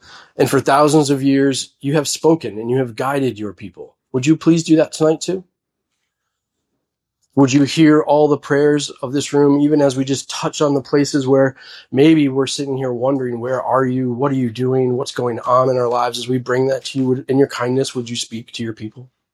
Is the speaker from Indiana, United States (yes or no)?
no; New York, United States; I grew up in the Catskills. So not really upstate, but we say we're upstate.